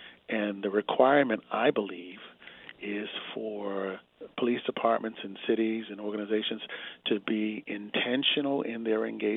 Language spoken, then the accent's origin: English; Boston, Massachusetts, United States; now in Portland, United States; It's the rules that my father taught me when I was young, growing up in Boston.